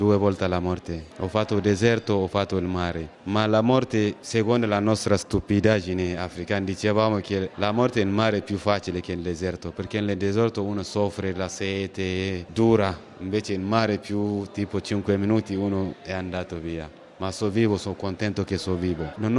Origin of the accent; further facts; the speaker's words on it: Niger; io ho detto vengo dal Niger